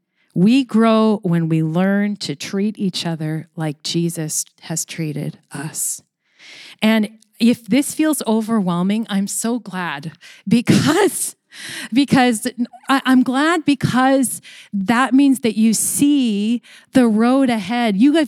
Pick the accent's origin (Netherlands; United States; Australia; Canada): Canada; We're Canadian, right? We're just nice, right?